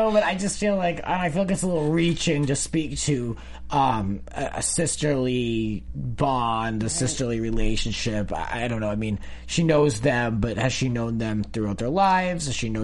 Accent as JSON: {"language": "English", "region": "East Coast", "country": "United States", "said": "I am from the East Coast, that's so I'll use that as my excuse."}